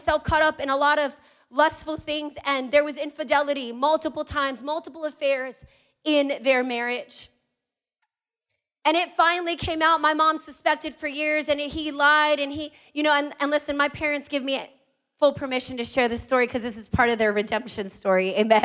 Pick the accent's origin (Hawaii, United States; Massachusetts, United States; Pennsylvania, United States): Hawaii, United States; Maui; When I was about 5 years old, growing up in Maui, my parents had moved from the mainland